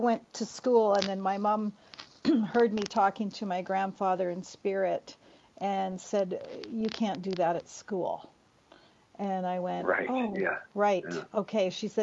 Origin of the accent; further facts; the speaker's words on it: Vancouver, British Columbia, Canada; I grew up in Vancouver, Canada